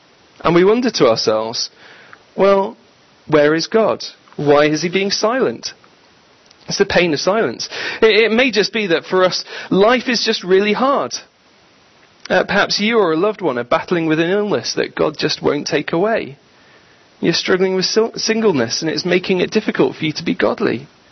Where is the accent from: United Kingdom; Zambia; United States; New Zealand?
United Kingdom; Or it may just be that we're British, and we're cynical.